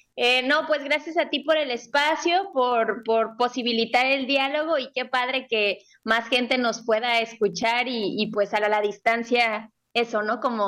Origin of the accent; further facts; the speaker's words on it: Los Cabos, Baja California Sur, Mexico; Yo soy de aquí, de Los Cabos